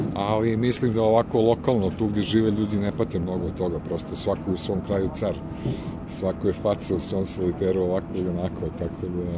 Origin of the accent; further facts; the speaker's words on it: Zemun, Belgrade, Serbia; Ja sam recimo došao iz Zemuna koji je možda još i stariji od Beograda.